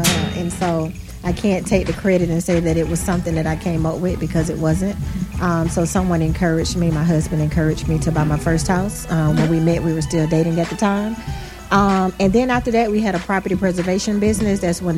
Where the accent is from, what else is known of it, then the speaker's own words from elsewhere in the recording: Bartow, Florida, United States; So I am from Bartow, Florida. That's Polk County down